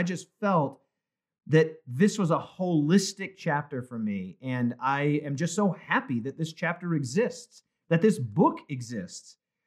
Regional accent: South Dakota, United States; Nathan's from South Dakota, I'm from South Dakota. So we'll be representing the 605

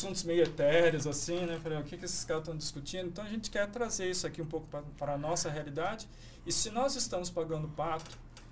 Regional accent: Rio de Janeiro, Brazil; Eu nasci no Rio de Janeiro, vivi lá a minha infância. Um japonês no Rio de Janeiro já é uma coisa meio diferente.

